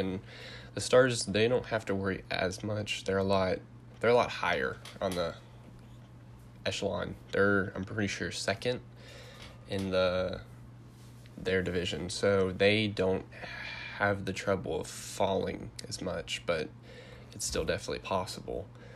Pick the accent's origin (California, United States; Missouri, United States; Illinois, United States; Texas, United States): Texas, United States; I'm from Texas, near the DFW area, so that's where all my sports influence comes from.